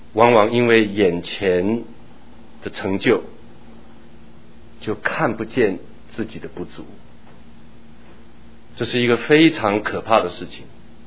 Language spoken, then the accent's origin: Chinese; Taitung, Taitung County, Taiwan; 我小时候在台东长大，我家的后院是一片，我小孩子对小孩子来讲几乎看不尽的甘蔗园，因为台东有一个糖厂